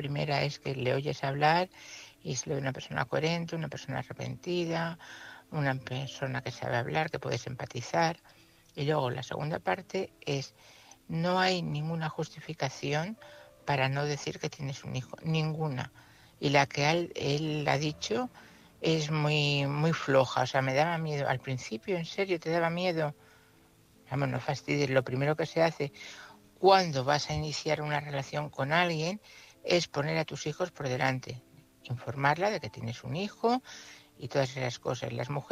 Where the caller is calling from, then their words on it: Madrid, Community of Madrid, Spain; corresponsal de Madrid.